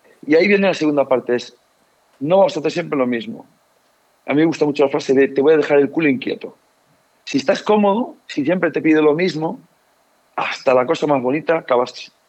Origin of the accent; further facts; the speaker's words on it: Galicia, Spain; Sí y no, como buen gallego te voy a decir, depende.